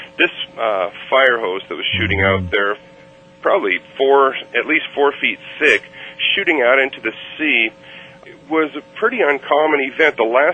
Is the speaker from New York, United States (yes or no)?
no; Hawaii, United States; And also being Hawaiian, this place has great meaning to me culturally.